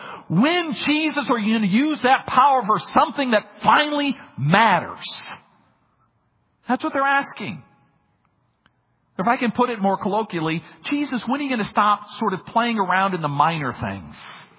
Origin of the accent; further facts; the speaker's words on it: Minnesota, United States; that had happened in my home state of Minnesota.